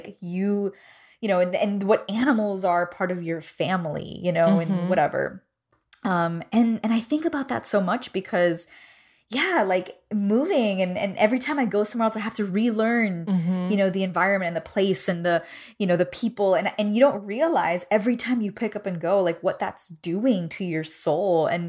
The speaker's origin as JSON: {"language": "English", "town": "Miami", "region": "Florida", "country": "United States", "tie": "born or raised there", "said": "where I was raised was right outside of Little Havana. So it was like literally like, you know, Havana 2.0."}